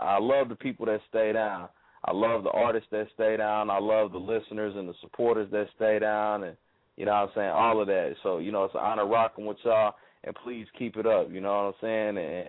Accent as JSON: {"language": "English", "town": "Indianapolis", "region": "Indiana", "country": "United States", "tie": "born or raised there", "said": "Indiana's definitely in that thing, man. Shout out to my hometown. Shout out to Indianapolis, Indiana."}